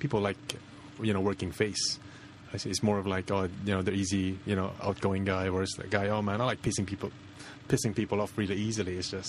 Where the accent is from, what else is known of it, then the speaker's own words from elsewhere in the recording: Philippines; I just said I'm from the Philippines, you know?